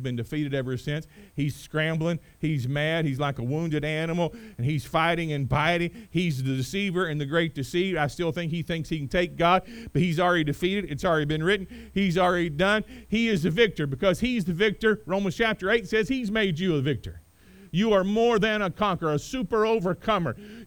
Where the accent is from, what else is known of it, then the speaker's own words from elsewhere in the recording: United States; I think I'm just as hardwired as an American that ought to do that.